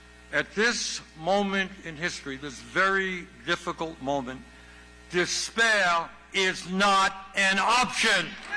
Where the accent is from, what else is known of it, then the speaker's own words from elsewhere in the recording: Vermont, United States; I'm from Vermont, and I am here doing a town meeting in Warren, Michigan.